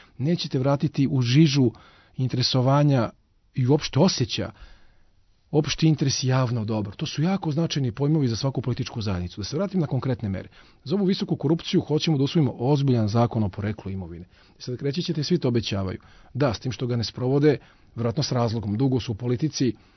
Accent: Belgrade, Serbia; Ja sam Beograđanin

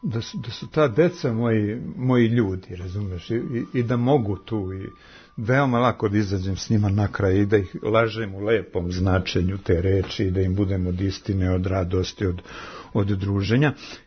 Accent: Lipljan, Kosovo; ja sam otud iz Lipljana, iz jednog sela, onog tragičnog, Starogradsko.

